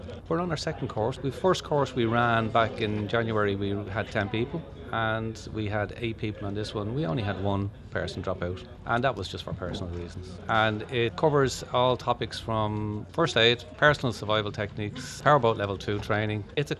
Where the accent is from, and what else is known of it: Dublin, Leinster, Ireland